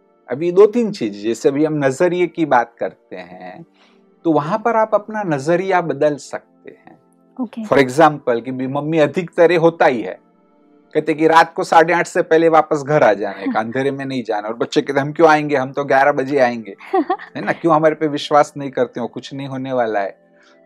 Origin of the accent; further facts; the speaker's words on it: Mumbai, Maharashtra, India; कि जहां मैं गोरेगांव में, बॉम्बे में बड़ा हुआ हूँ, वो इंडस्ट्रियल कॉलोनी कहते थे।